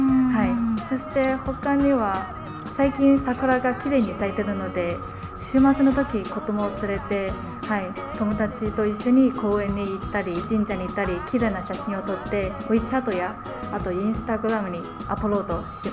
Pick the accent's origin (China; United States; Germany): China; Guizhou; Japanese is a second language; でも私にとってはやはり南に行きがちです。私は中国の南出身なので。